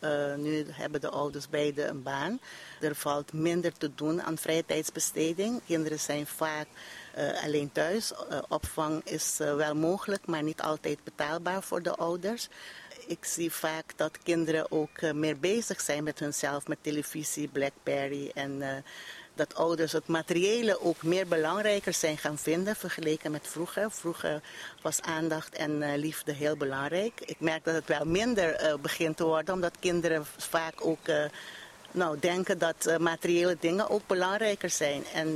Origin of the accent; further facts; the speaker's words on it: Bonaire, Caribbean Netherlands; ik ben zelf geboren en getogen op Bonaire.